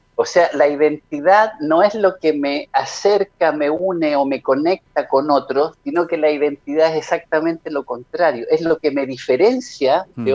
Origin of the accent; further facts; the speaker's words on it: La Cisterna, Santiago Metropolitan Region, Chile; born there; yo nací en Fernández Albano, 420, en La Cisterna, en Santiago, en Chile, en Sudamérica.